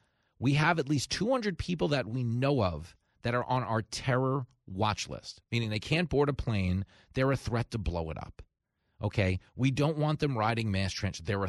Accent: New York, United States; Look at my hometown of New York, where they just indicted a guy on the subway who was protecting women and children against a zombie attacker.

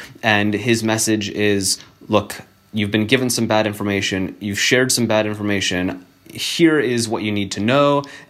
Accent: Ukraine; now in United States; looking at my home country, all of the things that led to violence on the streets of this tiny little town in Ukraine

